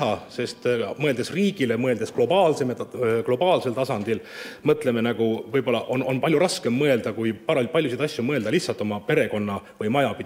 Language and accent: Estonian; Tartu, Tartu County, Estonia; kuigi ma olen ikkagi sündinud ja selles mõttes loen ennast põliseks liivimaalaseks, ehk ma olen tartlane, siis hetkel elan ma 30 kilometrit Tallinnast.